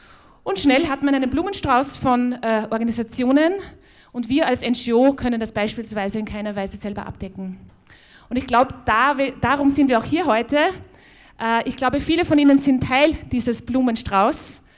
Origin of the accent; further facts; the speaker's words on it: Vienna, Austria; accent: Viennese; Falls ihr verwundert seid, mein Akzent ist wienerisch, also ich hoffe, ihr versteht mich trotzdem.